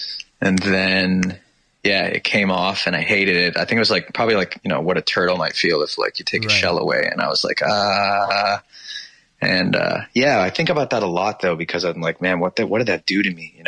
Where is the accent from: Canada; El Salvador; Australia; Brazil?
Canada; Toronto, Ontario; also born or lived in England; Yeah, I grew up in the east end of Toronto, like a little like around Victoria Park. So it was kind of Scarborough-ish.